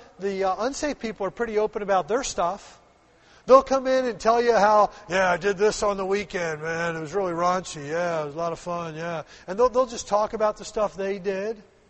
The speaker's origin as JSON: {"language": "English", "town": "Philadelphia", "region": "Pennsylvania", "country": "United States", "tie": "born or raised there", "said": "I grew up in Philadelphia, pretty rough down there, you know."}